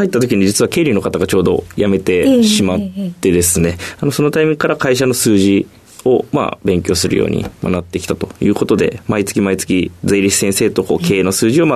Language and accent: Japanese; Nagoya, Aichi, Japan; 愛知県名古屋市出身です。